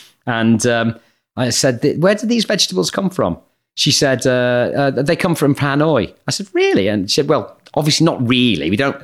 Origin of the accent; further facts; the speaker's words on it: North West England, United Kingdom; You know, I grew up in Lancashire and found myself in a southern university.